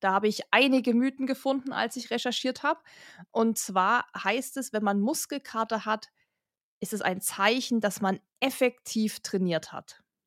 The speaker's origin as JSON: {"language": "German", "town": "Kochel am See", "region": "Bavaria", "country": "Germany", "said": "Wir kommen ja aus Kochel am See. Also auch südlich, auch bergig, auch viele Seen."}